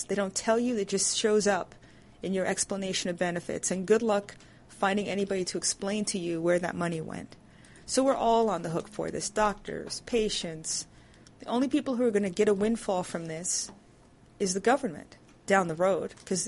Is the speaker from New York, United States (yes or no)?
yes; New York, United States; I'm almost embarrassed to say I'm from New York.